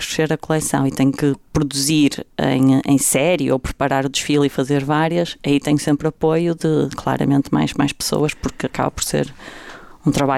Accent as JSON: {"language": "Portuguese", "town": "Barcelos", "region": "Braga", "country": "Portugal", "tie": "born or raised there", "lives_now": "Porto, Portugal", "said": "sou natural de Barcelos, atualmente vivo no Porto"}